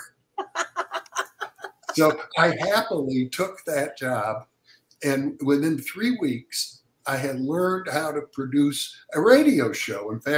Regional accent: Wisconsin, United States; Well, to be honest, I grew up in the Midwest in Wisconsin.

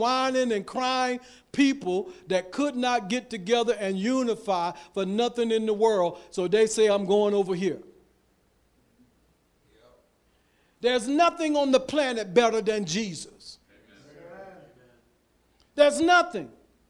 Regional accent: Florida, United States; I'm from Florida. I never had a saw in my hand, a hammer in my hand, never drove a nail.

